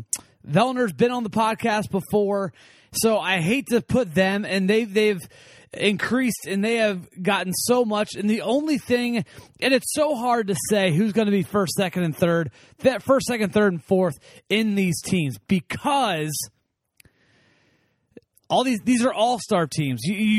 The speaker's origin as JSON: {"language": "English", "country": "United States", "said": "I'm from the United States, so I would love to see Team USA win."}